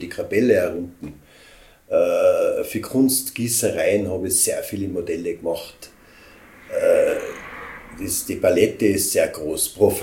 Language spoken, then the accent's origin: German; Hochfilzen, Tyrol, Austria; Wo ich herkomme, bin ein echter Hochfilzer.